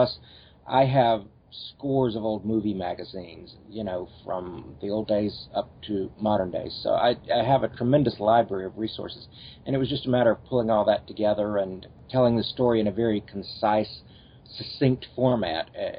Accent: Mississippi, United States; now in Los Angeles, United States; Well, I moved to Los Angeles from Mississippi in 1989

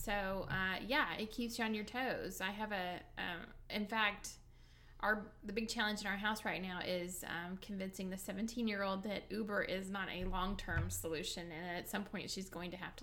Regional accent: Texas, United States; Texas refugees living in Georgia and quietly yearning for true Tex-Mex food

